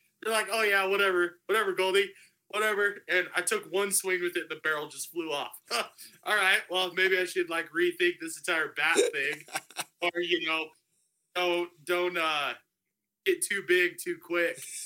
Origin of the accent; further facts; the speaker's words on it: Colorado Springs, Colorado, United States; Like I said, I was born and raised here in the Springs.